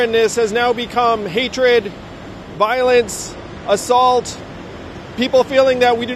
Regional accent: New York, United States; I grew up Asian American in New York, and I was always accustomed to a certain level of bullying, of racism

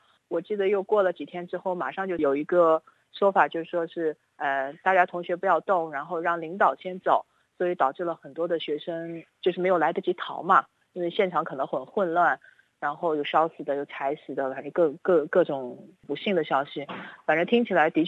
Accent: China; moved away as an adult; now in Australia; 所以我觉得我是在中国长大的，对吧，我也在中国工作了一段时间，到了澳洲。

